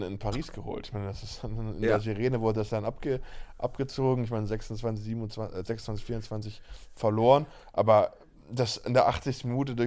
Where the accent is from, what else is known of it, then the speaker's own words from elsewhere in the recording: Berlin, Germany; du kommst aus Berlin, wir kommen aus Berlin